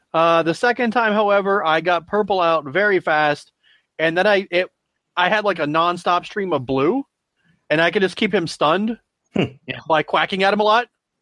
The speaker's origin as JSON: {"language": "English", "country": "United States", "said": "Don't you mind me. I'm just an American."}